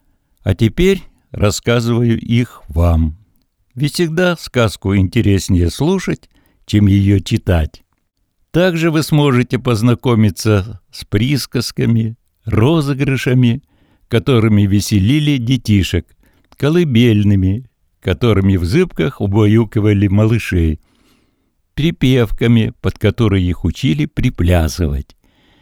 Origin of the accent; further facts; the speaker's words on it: Chapoma, Murmansk Oblast, Russia; берег Беломорья – моя родина. Я помор в восьмом поколении. Родился в деревне Чапама. Это моя малая родина. Там прошло мое детство.